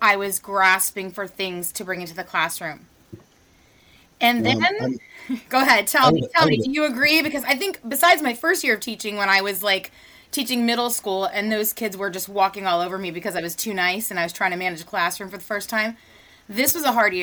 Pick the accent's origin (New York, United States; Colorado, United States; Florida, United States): Florida, United States; I was born and raised in South Florida. So by default, I always root for the home team